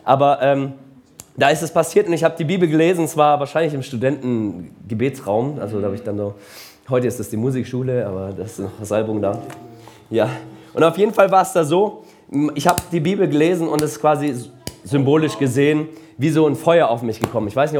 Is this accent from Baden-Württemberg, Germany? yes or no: yes; Singen, Baden-Württemberg, Germany; ich komme ursprünglich aus Baden.